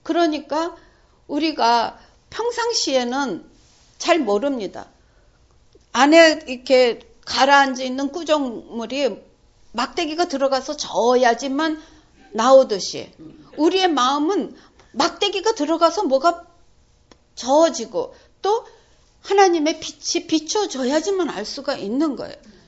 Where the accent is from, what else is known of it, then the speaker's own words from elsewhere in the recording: South Korea; now in Japan; 제가 또 한국 사람으로서의 어떤 고집이라 그럴까